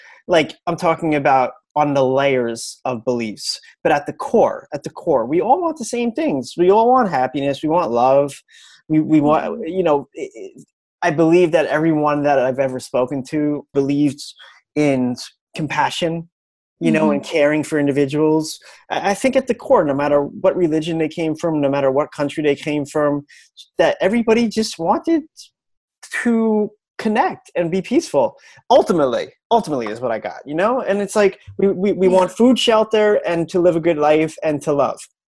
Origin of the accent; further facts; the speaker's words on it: New York, United States; Like, you know, growing up on Long Island, you made fun of the Jews, the Italians, the Irish, and the German.